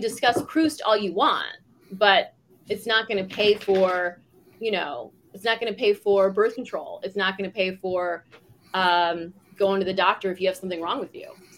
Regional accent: St. Louis, Missouri, United States; But I was very proud that like for a while when I told people I was from St. Louis, they'd be like, oh … from there.

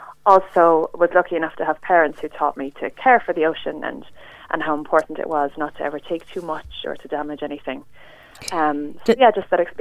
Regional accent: Dublin, Leinster, Ireland; although I'm from Dublin, I was able to spend all of my summers on the coast down in Kerry

